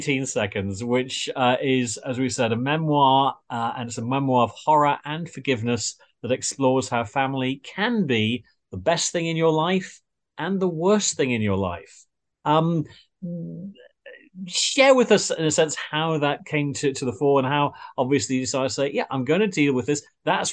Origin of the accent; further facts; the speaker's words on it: Middlesbrough, North East England, United Kingdom; I'm from Middlesbrough and I work in Lincoln.